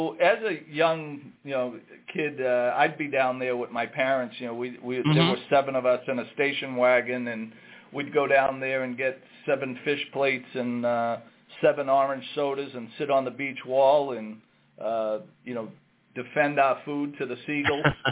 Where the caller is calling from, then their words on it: Saugus, Massachusetts, United States; I'm calling from our office in Saugus, Massachusetts.